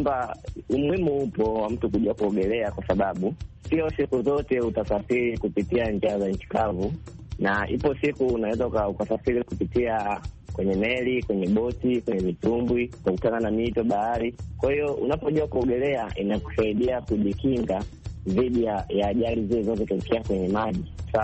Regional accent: Magila, Tanga Region, Tanzania; mimi niko Tanga na kuna bahari ya Hindi huku. Unajua kuogelea mimi nilijua nikiwa kijijini kwetu kule Muweza, sehemu moja inaitwa Magila.

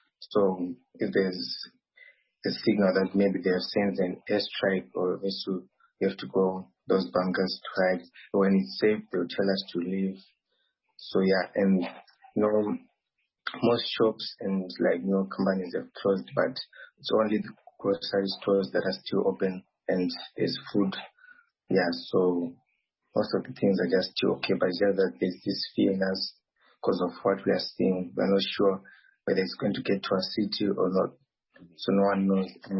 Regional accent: Zimbabwe; now in Ukraine; from Zimbabwe, and I'm in Ukraine, Chinitsky, and I'm studying computer engineering, and I'm in my third year.

